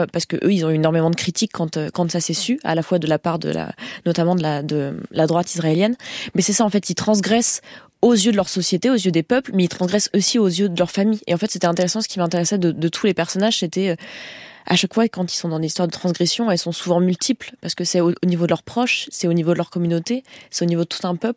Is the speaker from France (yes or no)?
yes; France; Et c'est vrai que peut-être venant de France, moi c'était assez surprenant